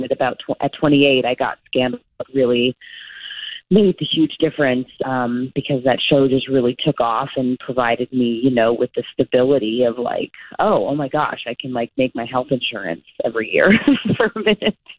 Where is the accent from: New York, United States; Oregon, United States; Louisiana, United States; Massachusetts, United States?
New York, United States; moved away as an adult; now in Los Angeles, United States; I'm from New York, as you know, but I moved to Los Angeles 12 years ago. I was a waitress in New York when I left, and now I'm a waitress again.